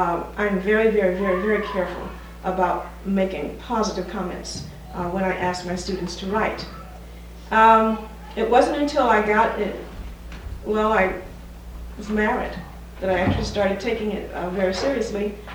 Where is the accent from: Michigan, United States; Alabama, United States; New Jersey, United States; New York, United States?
Alabama, United States; Mobile; also born or lived in California; I was born in Mobile, Alabama a few years ago, and I grew up there. I've lived in California 25 years. I grew up in a family of 9 children.